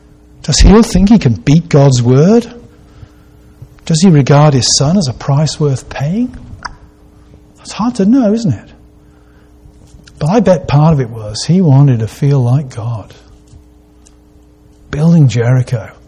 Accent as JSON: {"language": "English", "country": "United Kingdom", "moved": "yes", "lives_now": "United States", "said": "I come from a long way east of here. And I keep up with the British news each day. I'm probably, mentally, I'm still in Britain, even though physically I sort of live here, I suppose."}